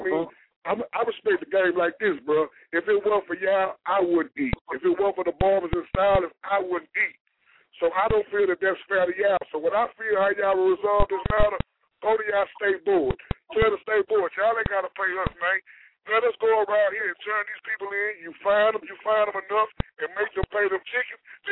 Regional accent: Houston, Texas, United States; man. I'm from Houston, man.

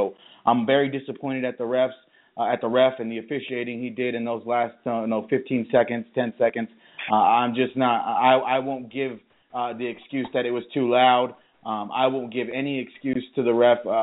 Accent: Arizona, United States; a homegrown guy from the state of Arizona, from my hometown, my high school.

